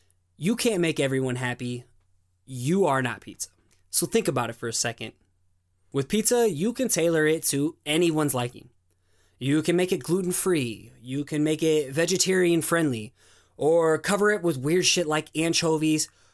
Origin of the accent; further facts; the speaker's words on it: Waterloo, Iowa, United States; Being born in Waterloo, Iowa didn't help my self-esteem either. So my hometown doesn't get the best rap, as there is a lot of drugs, gang violence, and crime in my area.